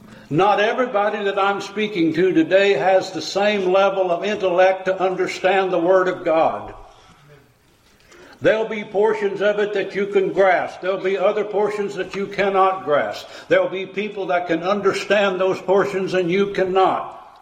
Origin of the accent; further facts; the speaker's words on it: Missouri, United States; I'm from Missouri. You got to show me.